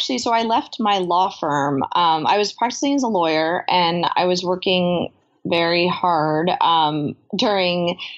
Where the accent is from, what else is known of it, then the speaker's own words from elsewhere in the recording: New York, United States; so I grew up in New York.